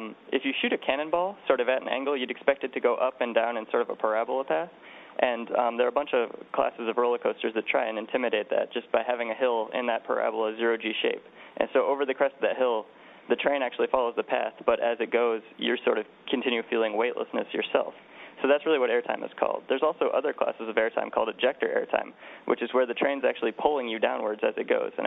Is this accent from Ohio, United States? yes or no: yes; Toledo, Ohio, United States; I grew up in Toledo, Ohio, which is just a short drive away from Cedar Point, which is one of the biggest parks in the nation.